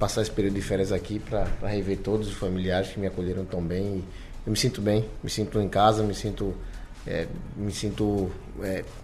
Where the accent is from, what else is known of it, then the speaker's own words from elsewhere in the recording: Recife, Pernambuco, Brazil; Não, sou recifense.